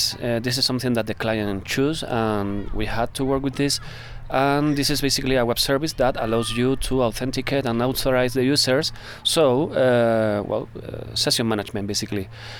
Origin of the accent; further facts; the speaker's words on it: Andalusia, Spain; English is a second language; I'm from Spain, from the south side of Spain